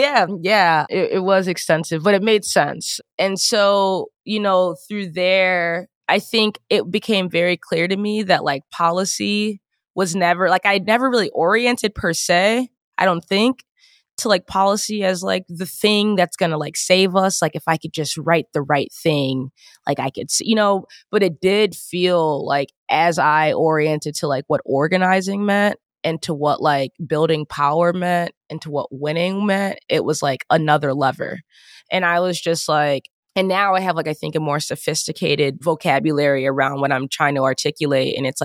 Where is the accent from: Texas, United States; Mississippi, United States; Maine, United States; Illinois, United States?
Illinois, United States; Waukegan; I was coming from Waukegan, I had no idea.